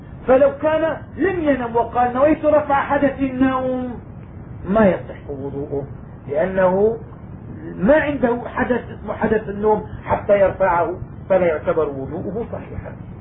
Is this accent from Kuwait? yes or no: no; Syria; عندنا في الشام معظم المساجد يذكر المؤذن أو الإمام المصلين بالنية